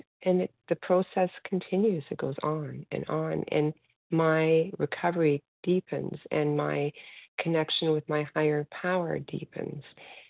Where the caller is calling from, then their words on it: Toronto, Ontario, Canada; from Toronto, Canada.